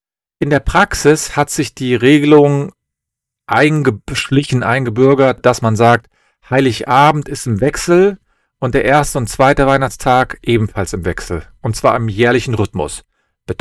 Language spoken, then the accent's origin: German; Cologne, North Rhine-Westphalia, Germany; ich bin Rechtsanwalt und ich komme aus Köln